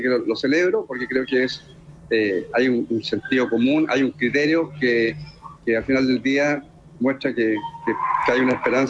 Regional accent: Chiloé, Los Lagos, Chile; Yo te diría que aquí en esta región yo soy de Chiloé, estudié aquí en la región

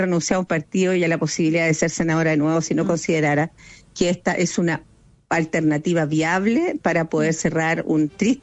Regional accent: Araucanía, Chile; yo que soy de la Araucanía y tengo vivo en Chemayeco y Cautín

